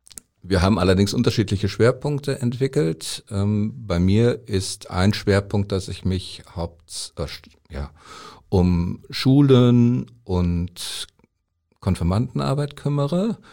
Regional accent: Bielefeld, North Rhine-Westphalia, Germany; ich bin gebürtig aus Bielefeld und habe vorher in Warburg gearbeitet

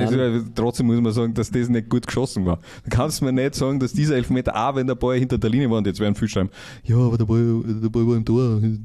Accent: Miesenbach, Austria; Ja, generell, da wo ich herkomme, gibt es nur Pensionisten.

